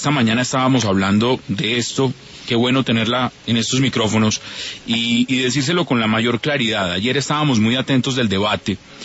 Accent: Colombia; como colombiano

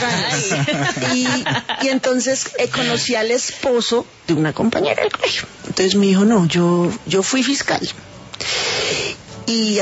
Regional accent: Colombia; Porque son cosas sensatas que nos unen como colombianos.

